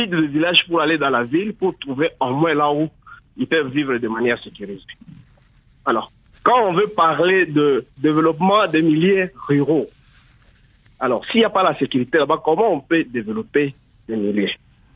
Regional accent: DR Congo; on ne peut pas parler de développement des milieux ruraux chez nous au Congo sans tenir compte de l'aspect sécuritaire. Spécialement à l'Est, ici je suis à Ituri

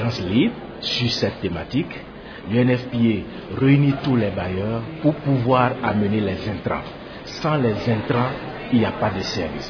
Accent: Kasaï, DR Congo; que ce soit chez nous au Kasaï en RDC

